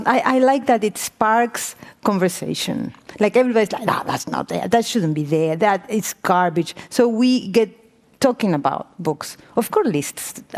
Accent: Argentina; I'm from Argentina

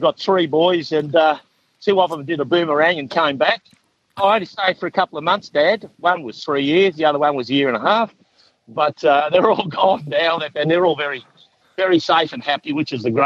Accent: Seymour, Victoria, Australia; Well, I guess because I come from Seymour, Macca, so it's not too far from you. So, but I grew up at Seymour, and I guess it's just the Catholic thing in me

